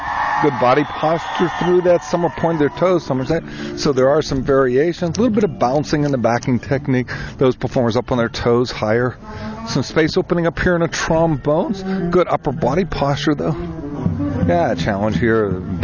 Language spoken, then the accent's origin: English; Greensburg, Pennsylvania, United States; I'm from Greensburg, Pennsylvania